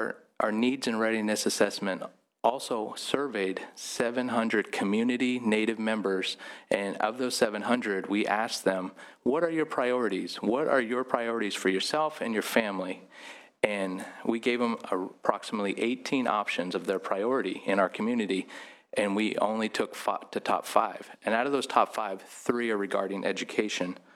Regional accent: California, United States; I am Eastern Pomo from Robinson Rancheria on my mother's side, and I am Big Valley Rancheria on my father's side.

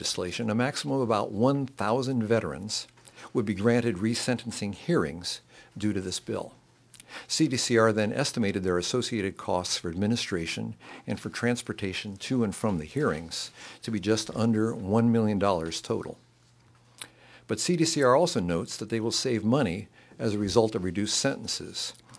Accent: Los Altos, California, United States; from Los Altos, California.

